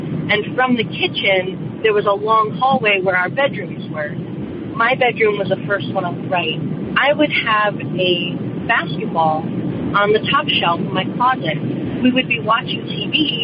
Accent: Rhode Island, United States; born or raised there; now in Connecticut, United States

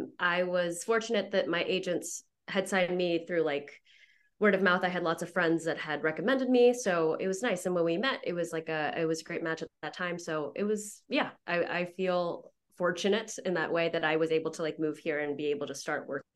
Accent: Houston, Texas, United States; So I went to the University of Oklahoma. I grew up in Houston, so Oklahoma's a quick 8-hour drive away.

